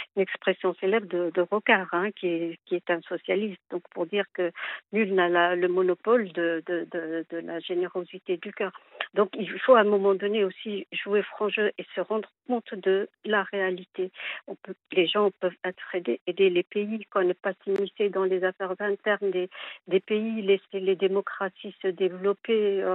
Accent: Algeria; moved away; Je vais vous le dire, moi-même, j'ai quitté l'Algérie.

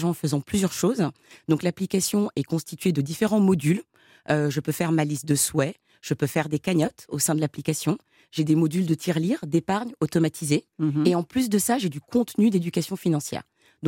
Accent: Senegal; now in France; je pouvais aussi créer de l'emploi et créer de la valeur dans mon pays d'origine, le Sénégal.

